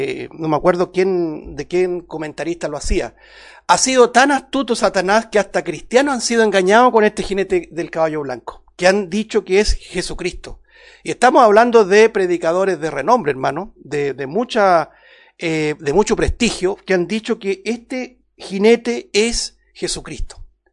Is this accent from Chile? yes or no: yes; Chile; nosotros como chilenos lo vivimos o lo estamos viviendo a partir del año pasado.